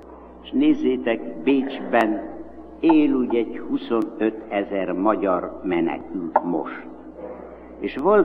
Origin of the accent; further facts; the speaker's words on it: Vas, Hungary; Vas megyében, az én szülőföldemen mindmáig megmarad ez a szokás